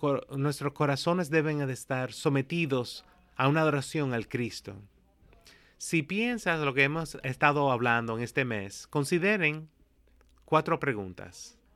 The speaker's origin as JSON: {"language": "Spanish", "country": "United States", "said": "Nosotros como americanos a veces no entendemos lo que es la monarquía"}